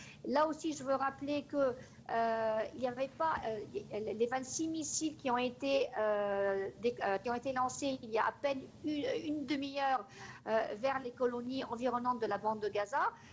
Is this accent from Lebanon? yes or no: yes; Lebanon; Moi, en tant que Libanais